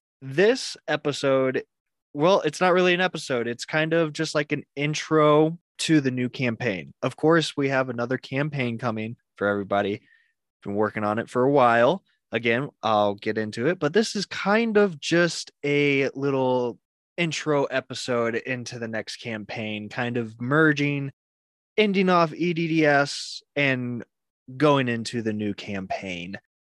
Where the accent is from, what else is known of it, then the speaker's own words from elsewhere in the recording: United States; as you probably all know, that I am obviously American.